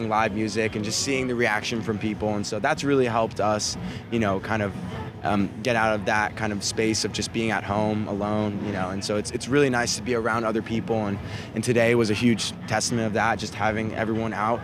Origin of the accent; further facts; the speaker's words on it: California, United States; which are from where we're like from the Central Valley.